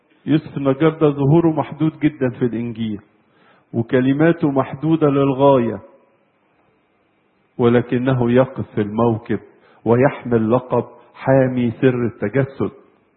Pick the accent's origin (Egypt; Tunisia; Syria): Egypt; ينبغي نحن كمصريين جميعا أن نشجع بعضنا بعضا